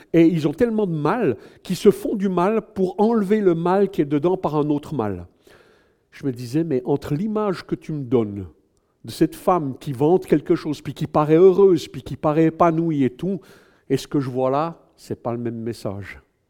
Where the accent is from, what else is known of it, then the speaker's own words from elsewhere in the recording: Switzerland; Moi, je suis Suisse, j'aurais pu être né au Bangladesh